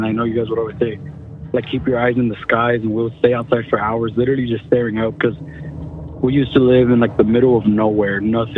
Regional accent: Austin, Texas, United States; from Austin, Texas.

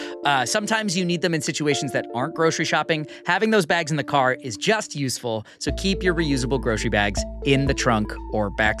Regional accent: New York, United States; Just to be clear, I'm a New Yorker for whom this tip applies

